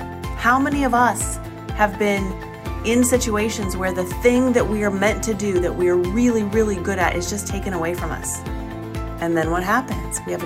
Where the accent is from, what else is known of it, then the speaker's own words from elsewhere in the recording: Ohio, United States; I told you, I grew up in Northeast Ohio. I'm a Browns, Cavs, Indians, and Buckeyes fan.